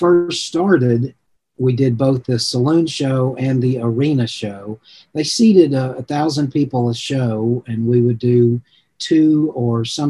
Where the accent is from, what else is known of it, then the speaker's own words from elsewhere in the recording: Tennessee, United States; Where I grew up in Tennessee, the biggest market for me was churches.